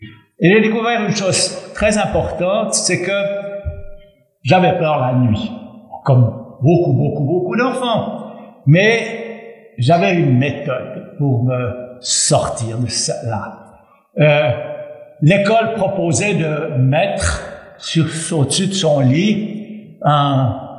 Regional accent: Valais, Switzerland; j'ai grandi en Valais. Mon papa construisait des barrages, en particulier le barrage de Cleuson, et nous habitions à Basse-Linda

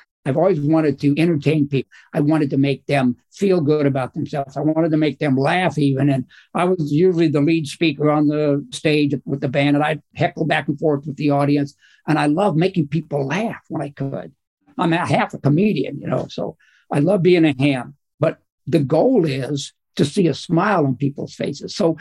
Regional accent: El Paso, Texas, United States; now in Dallas, United States; I was born and raised in El Paso, Texas. I ended up here in the Dallas-Fort Worth area because I came here, my wife and my daughter and I, in 1984.

